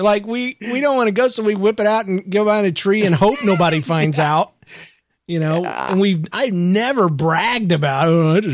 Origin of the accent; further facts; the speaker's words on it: Mississippi, United States; I just listened to episode 223, and I wanted to say that I'm from Mississippi, and no, we are not part of the KKK.